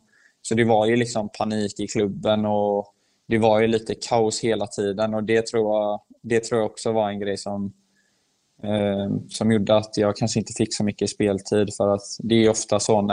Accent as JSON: {"language": "Swedish", "country": "Sweden", "tie": "born there", "said": "Jag har svårt att se att bara för att jag är född i Sverige så ska inte jag kunna lyckas i ett visst land."}